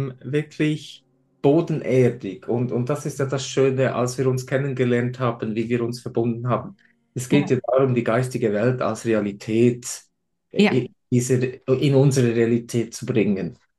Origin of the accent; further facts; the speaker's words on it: Switzerland; accent: Swiss; wahrscheinlich auch meinen Schweizer Akzent, da ich Schweizer bin ursprünglich.